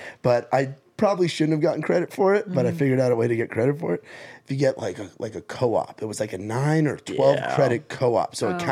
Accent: New York, United States; I say Island Dogs because I'm from New York.

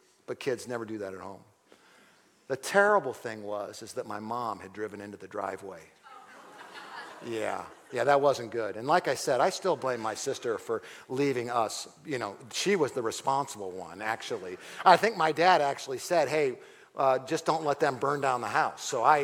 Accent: Ohio, United States; Anyway, so in our city, where I grew up in Ohio, Japanese beetles are a huge problem.

